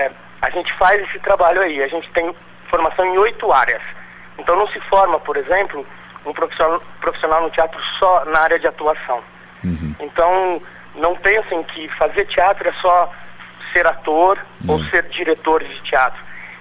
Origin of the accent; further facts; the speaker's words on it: Curitiba, Paraná, Brazil; Eu me formei nos anos 80, Alexandre. Venho de Curitiba, eu fiz um curso superior de teatro lá.